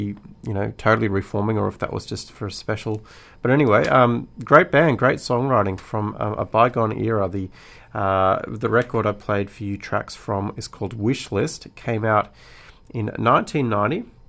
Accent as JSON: {"language": "English", "town": "Canberra", "region": "Australian Capital Territory", "country": "Australia", "tie": "born or raised there", "said": "I always think of my hometown at this time of year and think of friends and family."}